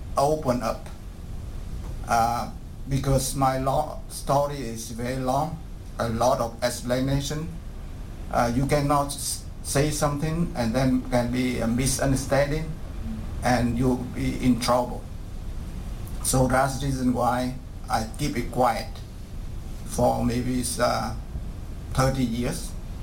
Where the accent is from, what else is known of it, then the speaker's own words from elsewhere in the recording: Central Vietnam, Vietnam; English is a second language; In the south, I in the central, yeah. And but we are both from South Vietnam, yeah.